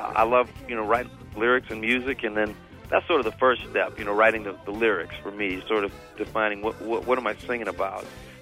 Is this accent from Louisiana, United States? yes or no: yes; New Orleans, Louisiana, United States; This CD is a limited release in New Orleans. It's just like a special deal for my hometown.